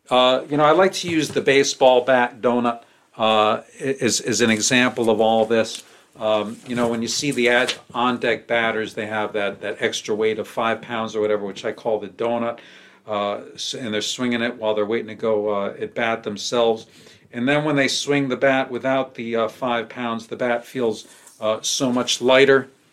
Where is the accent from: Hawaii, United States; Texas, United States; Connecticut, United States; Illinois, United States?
Connecticut, United States; I'm an adopted New Yorker because, you know, I lived in New York during the year before law school, and I grew up in Southern Connecticut, New York.